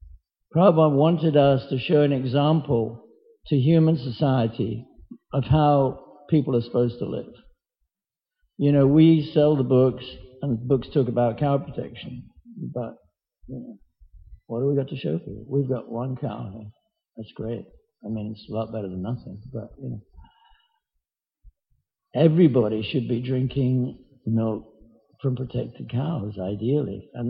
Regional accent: London, United Kingdom; I'm from London, I've lived in a city most of my life.

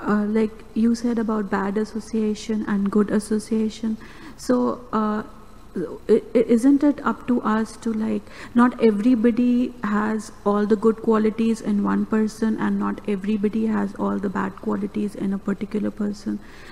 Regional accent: Varanasi, Uttar Pradesh, India; English is a second language; also born or lived in Agra; I was born in Agra, but raised up in Varanasi.

